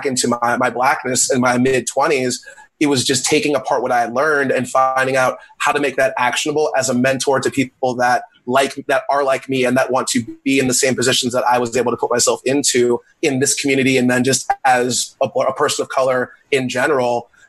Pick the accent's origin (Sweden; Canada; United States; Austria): United States; Mid-Atlantic; because, like, I'm from the Mid-Atlantic, that means I can go down to Virginia, I can go up to, like, Philly and go to Jersey and Delaware and still see people like me